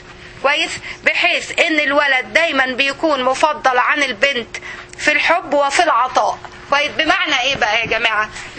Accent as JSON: {"language": "Arabic", "country": "Egypt", "said": "عندنا في مصر"}